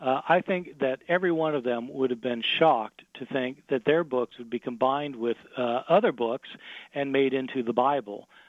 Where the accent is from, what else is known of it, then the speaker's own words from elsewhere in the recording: Lawrence, Kansas, United States; And so I was raised in Lawrence, Kansas, where the Kansas Jayhawks are.